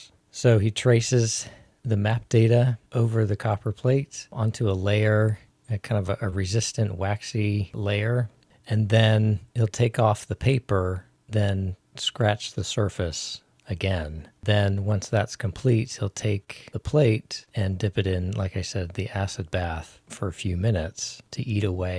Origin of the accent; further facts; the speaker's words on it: Stafford, Virginia, United States; I'm from Stafford, Virginia, and I'm a cartographer, a business owner, and I guess entrepreneur.